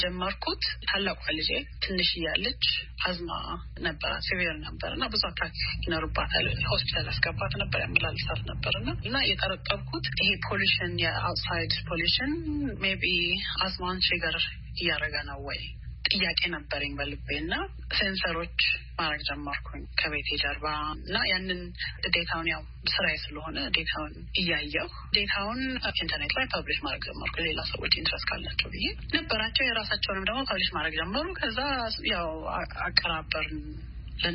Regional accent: Addis Ababa, Ethiopia; also born or lived in Michigan, United States; now in United States; ልጅ ሆኜ አዲስ አበባ ነበርኩኝ። ያን ኮሚኒቲ ሄድ ነበረ። ከዛ ወደ ሚሽገን ሃይ ስኩል ገባሁና

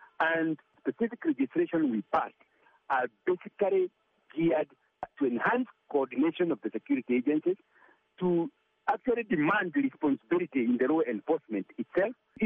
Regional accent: Kenya; as a Kenyan

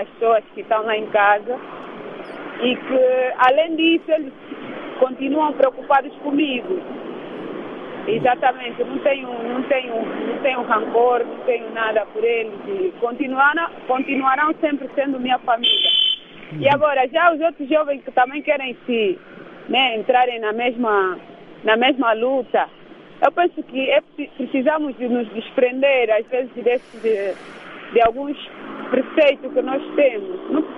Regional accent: Angola; o nome é só um nome, mas somos angolanos, e como angolanos podemos fazer alguma coisa

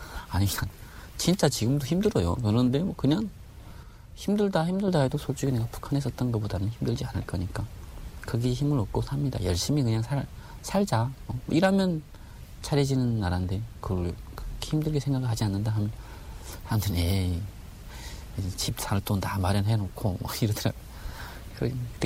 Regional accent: Hamgyong, North Korea; now in South Korea; 저는 함경도입니다.

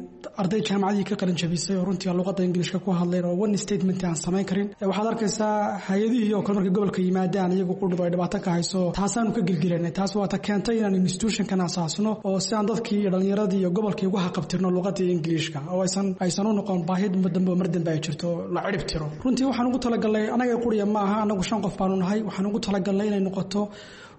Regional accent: Ethiopia; anigu waxaan ka imid wadanka Ethiopia

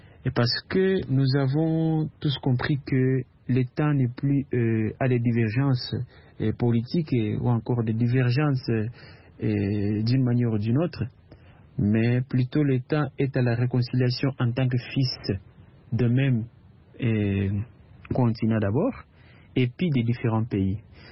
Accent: Burkina Faso; ici chez nous en Afrique. Et particulièrement au Burkina Faso

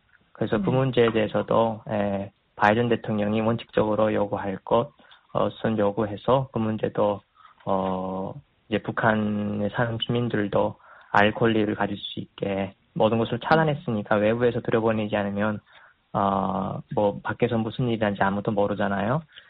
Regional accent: North Korea; now in United States; 미국에 사는 탈북민으로서

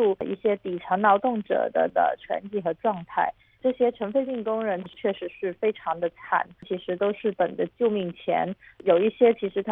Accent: Guangzhou, Guangdong, China; 因为我和她都是土生土长的广州人，我们从小就在这里长大

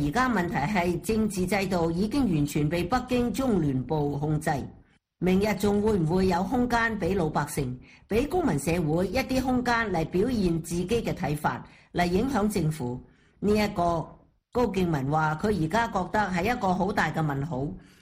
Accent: Hong Kong; 我们香港人的主流意见很清晰，坚持一国两制，不动摇，不变形，不走样。

